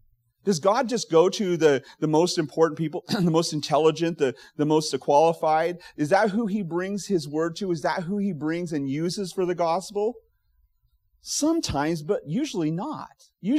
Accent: Emmett, Idaho, United States; You know, when you tell people, "I'm from Emmett," they're like, "Where's that?" "Oh, it's north of Boise."

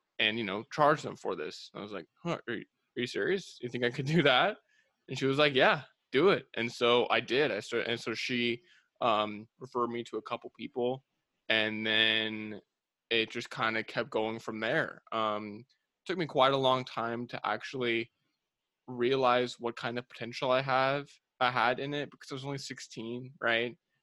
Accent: California, United States; moved away as an adult; now in Atlanta, United States; with them up until I moved across the country to Atlanta, Georgia with my partner, my girlfriend. I grew up in California.

